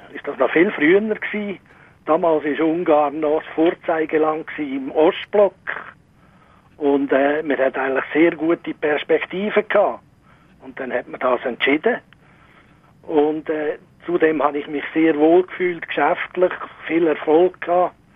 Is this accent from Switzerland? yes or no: yes; Switzerland; now in Hungary; Bei uns in der Schweiz